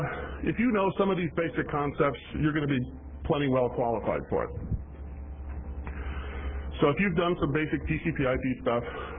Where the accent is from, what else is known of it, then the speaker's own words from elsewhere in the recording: New Jersey, United States; I grew up in New Jersey. It's okay to just shout out, yo, at the top of your lungs.